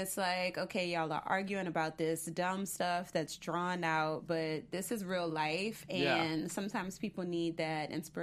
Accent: New Orleans, Louisiana, United States; And I'm from New Orleans, so I actually, like, that's the Gulf of Mexico.

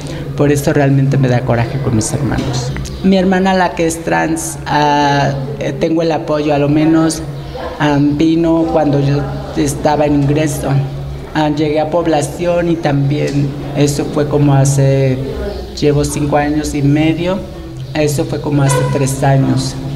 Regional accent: Jalcocotán, Nayarit, Mexico; Tengo 39 años, soy de Jalcocotán, Nayarit, a una hora de Tepic, Nayarit, y el puerto de San Blas me queda a una hora.

